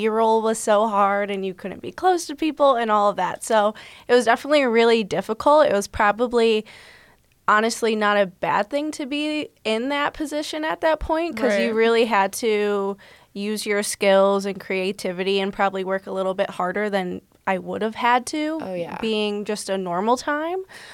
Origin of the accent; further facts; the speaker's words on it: Toledo, Ohio, United States; Yeah, I'm from Toledo. I went to Whitmer, so Washington local, growing up, and grew up in West Toledo. And I graduated from the University of Toledo back in 2020